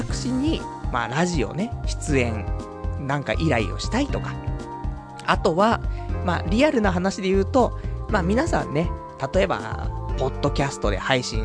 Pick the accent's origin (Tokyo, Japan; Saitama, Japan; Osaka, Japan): Saitama, Japan; 私埼玉出身ですから